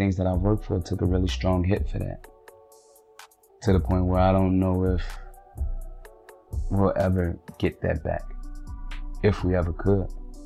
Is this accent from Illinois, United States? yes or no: yes; Chicago, Illinois, United States; because that is something that we are not taught to do growing up in Chicago.